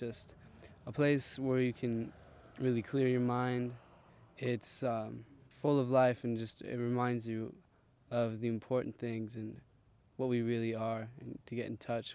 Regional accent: Auburn, California, United States; I'm from Auburn.

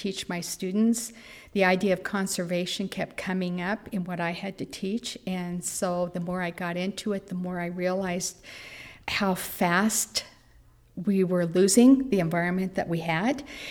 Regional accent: Sierraville, California, United States; I'm from Sierraville, California.

